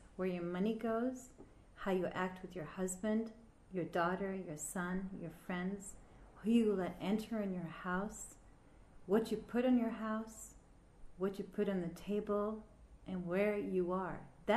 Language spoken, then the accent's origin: English; Pakistan; I mean, I am from Pakistan, and there are traditions in my country that maybe Saudi Arabians think it's completely blasphemous